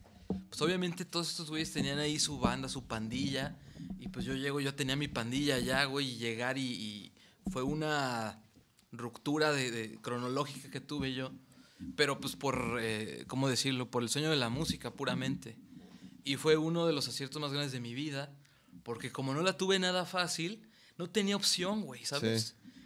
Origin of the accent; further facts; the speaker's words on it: Celaya, Guanajuato, Mexico; born there; Hermano, sí, yo nací en Celaya.